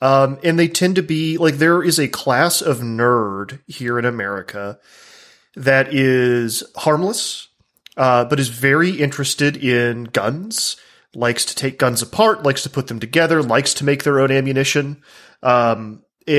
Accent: the South, United States; like an American from the South, where I've lived among gun culture my entire life

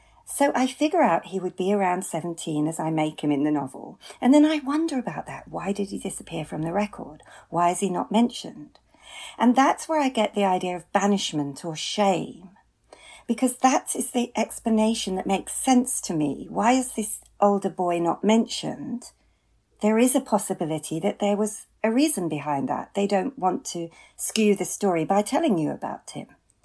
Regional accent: Yorkshire and the Humber, United Kingdom; where I grew up in Yorkshire

